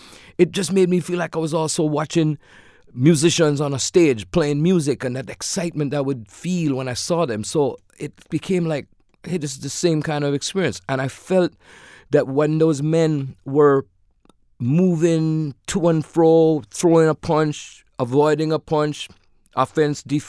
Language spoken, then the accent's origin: English; Kingston, Jamaica; I saw local boxing in my hometown of Kingston, Jamaica